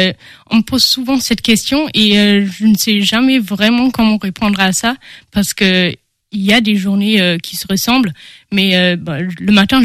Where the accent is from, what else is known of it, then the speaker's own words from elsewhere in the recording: Osnabrück, Lower Saxony, Germany; French is a second language; now in France; j'ai 20 ans et je viens de l'Allemagne, d'Osnabrück, qui est la ville jumelle d'Angers.